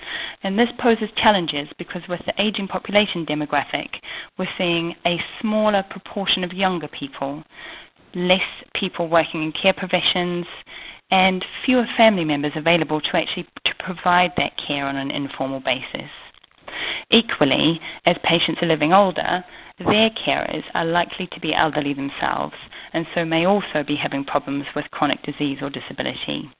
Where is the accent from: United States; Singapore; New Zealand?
New Zealand; moved away as an adult; now in United Kingdom; partly because I'm from New Zealand, and I've been over in the United Kingdom working for the last 8 years